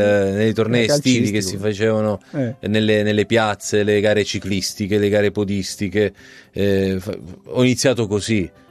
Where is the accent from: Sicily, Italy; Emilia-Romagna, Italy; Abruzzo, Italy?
Sicily, Italy; also born or lived in Salerno; Io sono siciliano, però sono nato a Salerno